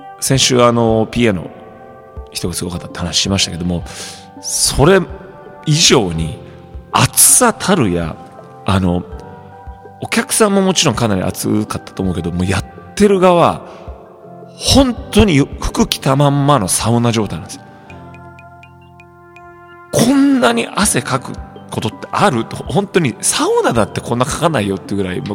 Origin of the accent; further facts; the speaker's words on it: Tokyo, Japan; 平日は地元東京で